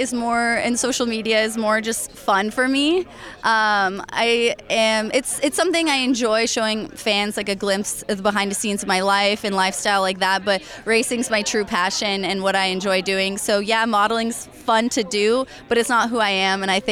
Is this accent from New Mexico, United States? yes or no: no; Colorado, United States; You know, I grew up in Colorado, so I was four-wheeling, snowmobiling, doing outdoorsy, you know, motorized vehicle things